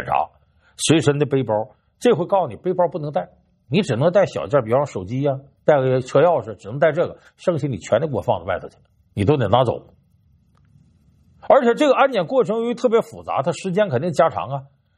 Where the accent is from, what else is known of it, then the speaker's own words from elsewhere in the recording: China; 其实这个事儿，作为中国人来讲，我们很长时间也在探讨